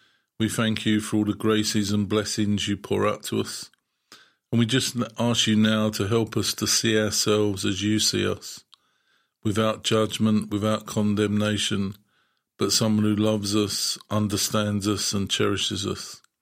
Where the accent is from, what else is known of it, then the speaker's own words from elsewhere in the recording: London, United Kingdom; So I was brought up in London, in the East End of London. And I was baptized a Catholic, but I was never brought up as a Catholic. So I never went to Catholic school, I never went to church.